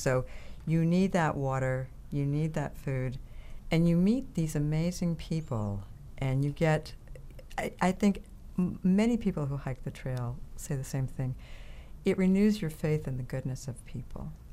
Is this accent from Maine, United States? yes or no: yes; Maine, United States; I'm from Maine, and we have the slogan, Maine is, you know, the way life should be.